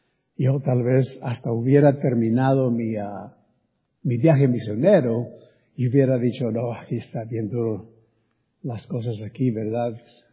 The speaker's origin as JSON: {"language": "Spanish", "town": "Miguel Auza", "region": "Zacatecas", "country": "Mexico", "tie": "born or raised there", "said": "Yo nací en México, fui a la escuela ahí en mi pueblo de Miguel Alza, Zacatecas, hasta primero de secundaria."}